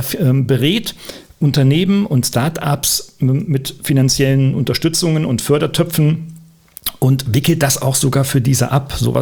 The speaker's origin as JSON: {"language": "German", "town": "Oldenburg", "region": "Lower Saxony", "country": "Germany", "said": "da wir beide Norddeutsche sind, du in Hamburg und ich aus Oldenburg, wie man so schön das G hinten ausspricht als Norddeutscher"}